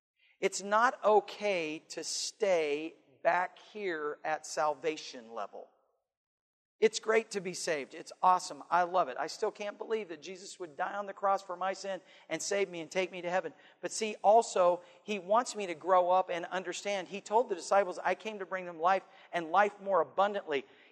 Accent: United States; born there; So thankful I was born in America.

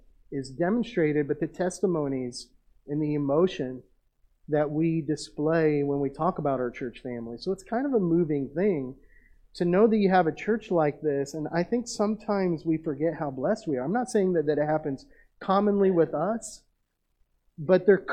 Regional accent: United States; Americans, I think, get used to the idea of being American, and we forget how blessed we are.

